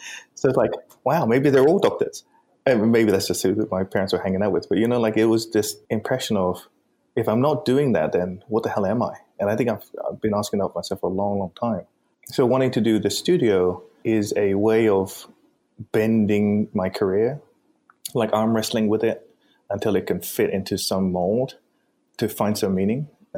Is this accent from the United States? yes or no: no; South East England, United Kingdom; You know, like growing up in England, we were in Surrey.